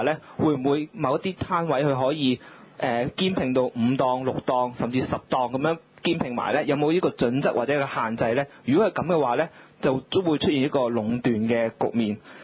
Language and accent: Cantonese; Hong Kong; 特别回想喺当年我哋香港有一啲大排档啊，或者係一啲当时嘅大笪地啊等等呢，我哋会係我哋香港人嘅共同回忆。